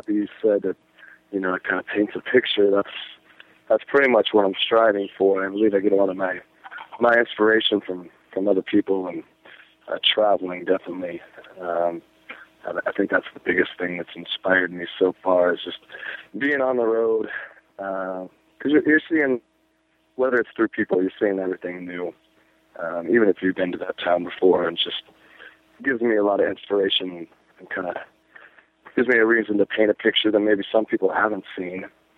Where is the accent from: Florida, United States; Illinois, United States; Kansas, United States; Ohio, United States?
Kansas, United States; Wamego; now in Lawrence, United States; Yeah, I grew up in Wamego, which is a small town. It's about two hours west of here in Lawrence.